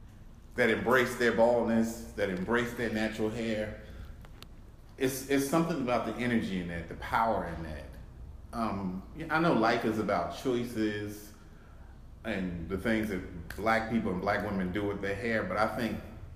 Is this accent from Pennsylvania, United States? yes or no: yes; Philadelphia, Pennsylvania, United States; born there; I was born in Philadelphia. I'm 60 years old.